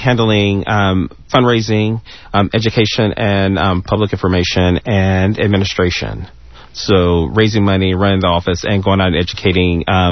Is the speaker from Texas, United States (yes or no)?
yes; Texas, United States; being born and raised in Texas and knowing the organization and the vibrancy of all of the LGBT organizations here